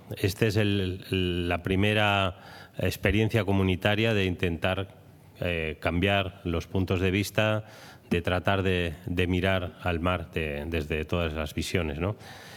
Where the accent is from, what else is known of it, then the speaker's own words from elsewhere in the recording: Basque Country, Spain; vamos a ir, en este caso, a mi tierra, al País Vasco